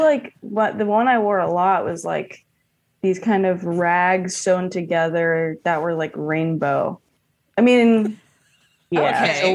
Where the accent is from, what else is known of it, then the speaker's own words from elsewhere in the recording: New York, United States; I grew up in Hell's Kitchen till I was 8 and then moved out to Queens.